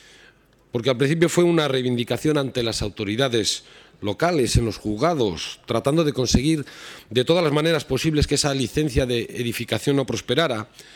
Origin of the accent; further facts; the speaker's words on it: Portugalete, Basque Country, Spain; Primero por venir a mi pueblo, a Portugalete, donde siempre es un placer volver